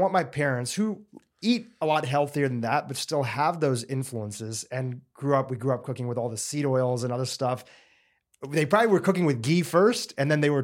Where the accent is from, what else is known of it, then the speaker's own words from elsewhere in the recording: Kenya; born there; I wasn't born in India. Neither were you, but I was born in Kenya. My grandparents, my parents are all born in Gujarat.